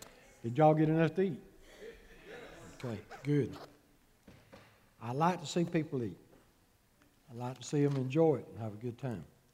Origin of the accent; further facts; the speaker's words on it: Grady County, Georgia, United States; also born or lived in Mitchell County / Albany; I was born here in Grady County. I was raised here. I moved away for a little while. Lived up in Mitchell County some. Lived up in Albany a while.